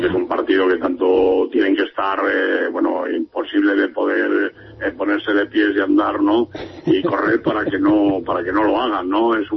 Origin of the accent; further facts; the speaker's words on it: Cantabria, Spain; del mismo Cantabria, ¿no? Que es de donde soy yo